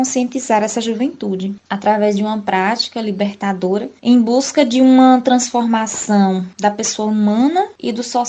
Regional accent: Campo Formoso, Bahia, Brazil; Nós somos jovens, em sua maioria, nós somos do interior de Campo Formoso

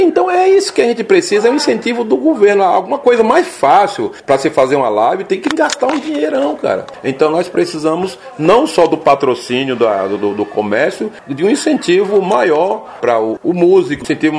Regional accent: Campo Formoso, Bahia, Brazil; representando a minha terra, Campo Formoso, e representando a Bahia e o Brasil, né?

